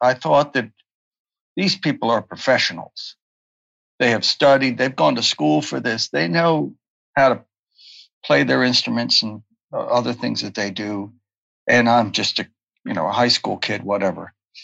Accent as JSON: {"language": "English", "town": "Baltimore", "region": "Maryland", "country": "United States", "tie": "born or raised there", "said": "And no, I grew up in Baltimore, in the suburbs of Baltimore."}